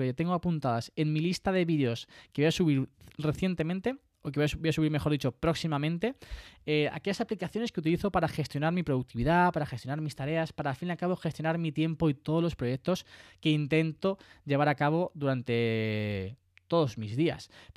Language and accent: Spanish; Puertollano, Castilla-La Mancha, Spain; no vivo en Andalucía. Vivo en Puerto Llano, que es Castilla-La Mancha. De aquí soy. De Puerto Llano, de Castilla-La Mancha.